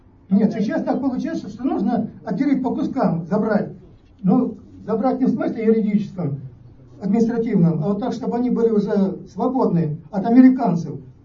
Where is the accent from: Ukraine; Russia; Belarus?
Ukraine; я сам украинец